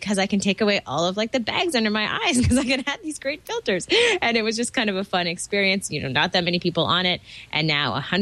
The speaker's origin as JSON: {"language": "English", "town": "Toronto", "region": "Ontario", "country": "Canada", "said": "from Toronto, Ontario, Canada."}